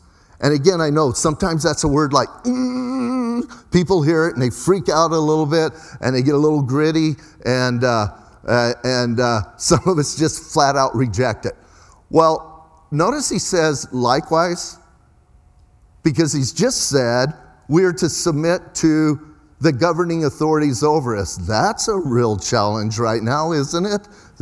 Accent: Bisbee, Arizona, United States; and I'm from Bisbee, a lot of you know that, and we're a little bit different in Bisbee.

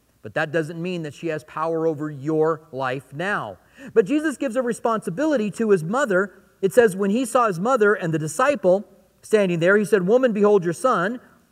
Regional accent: Clinton, Iowa, United States; born there; I was born in Clinton, Iowa. I can't change that no matter how hard I try.

